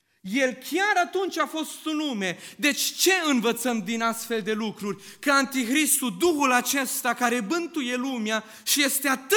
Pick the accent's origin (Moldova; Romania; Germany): Germany; Nuremberg, Bavaria; cum ați auzit bine, sunt din Germania, mai exact din orașul Nürnberg, din Biserica Pentecostală